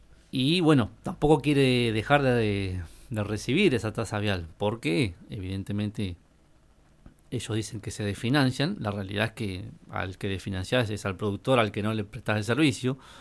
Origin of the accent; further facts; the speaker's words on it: Argentina; la realidad es que somos todos argentinos los que estamos acá